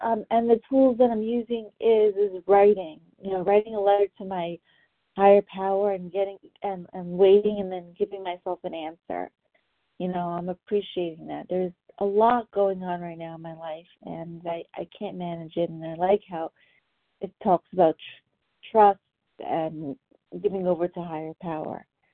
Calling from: New York, United States; I'm calling from New York.

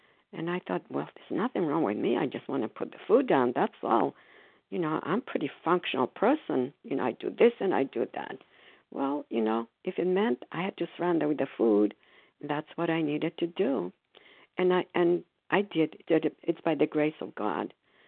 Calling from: Foxborough, Massachusetts, United States; grateful, recovered, compulsive overeater, and I'm calling from Foxborough, Massachusetts.

